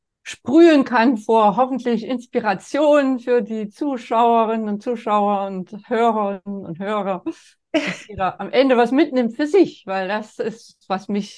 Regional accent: Jena, Thuringia, Germany; born there; Ja, ich komme gebürtig aus Jena

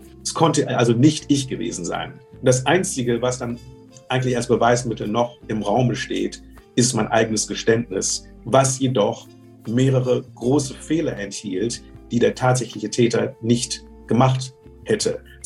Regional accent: Germany; Und da komme ich zurück nach Deutschland, mein Heimatland.

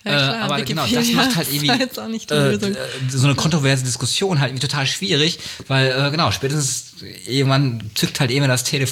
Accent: Münster, North Rhine-Westphalia, Germany; ich bin in Münster groß geworden, da sagt man noch quasi, dass man so einen westfälischen Kopf hat

